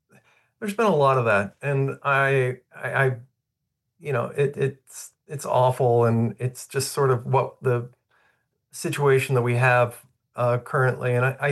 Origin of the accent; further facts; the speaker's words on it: Los Angeles, California, United States; I have a lot of Iranian friends that I grew up in Los Angeles